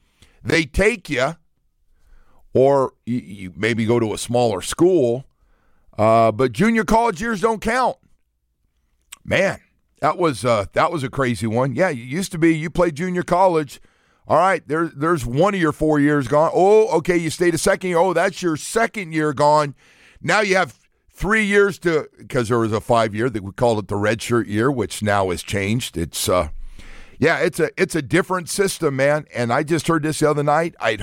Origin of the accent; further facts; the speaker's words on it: California, United States; So when I come from California, where JUCOs were back in the 70s.